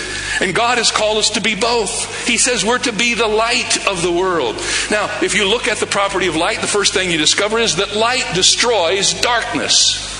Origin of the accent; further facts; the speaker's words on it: Cedarville, Ohio, United States; I grew up in Cedarville, Ohio, 8 miles away from Wilberforce University.